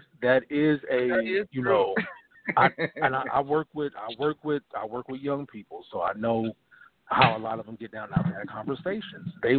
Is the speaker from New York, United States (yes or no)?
no; San Francisco, California, United States; I'm from San Francisco.